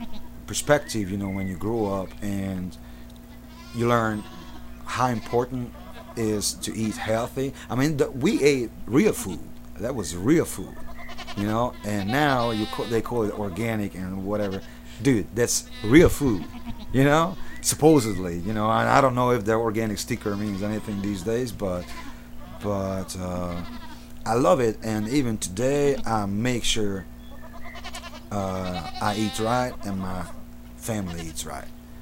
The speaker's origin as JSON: {"language": "English", "region": "Budapest", "country": "Hungary", "tie": "born or raised there", "said": "I was born and raised in the city. I'm from Budapest, but we lived in the suburb. In that region, in Hungary, you know, every yard is fenced."}